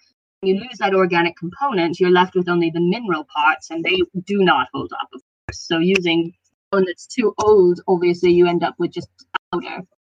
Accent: United States; now in United Kingdom; when I still lived in the US. So you can tell by my accent at this point that I'm not British originally.

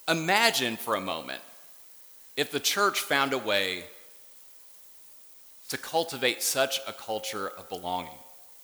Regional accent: Michigan, United States; Many of you know I grew up in the Midwest in a small-ish town in central Michigan. In my town, baseball was the sport of choice.

